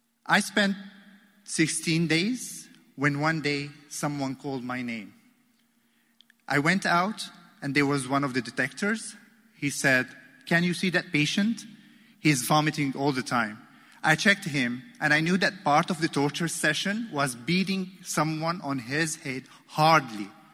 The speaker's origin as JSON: {"language": "English", "town": "Damascus", "region": "Damascus Governorate", "country": "Syria", "said": "An ID, personal ID, indicates that I'm from Damascus."}